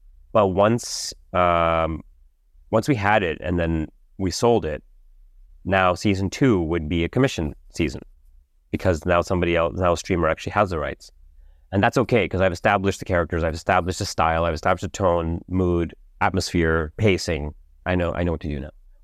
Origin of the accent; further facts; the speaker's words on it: Canada; as a Canadian, I feel I'm very lucky to be a Canadian